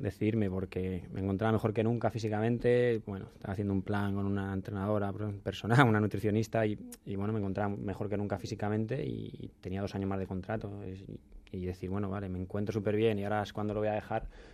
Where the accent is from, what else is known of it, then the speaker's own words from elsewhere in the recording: Móstoles, Community of Madrid, Spain; Sí, yo soy de allí de Móstoles